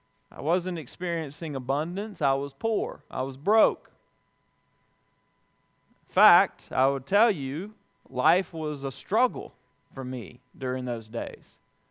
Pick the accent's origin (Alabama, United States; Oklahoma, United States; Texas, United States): Alabama, United States; Dothan; I stumbled into a Lifeway Christian bookstores in Dothan, Alabama, my hometown.